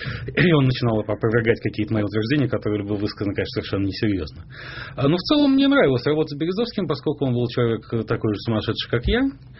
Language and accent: Russian; Moscow, Russia; born there; В Москве. 7 февраля 1971 года.